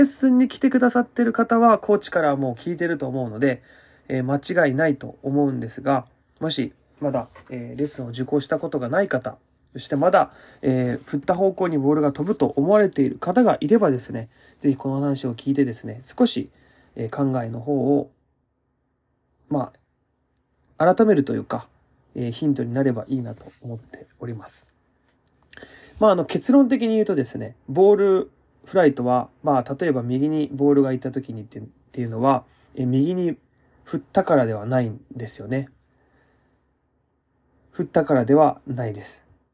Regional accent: Kansai, Japan; 自分関西人なんですけど、

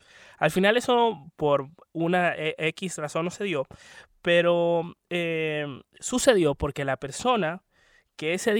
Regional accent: Venezuela; la gente no tiene la culpa de lo que está sucediendo en el país, en mi país, Venezuela.

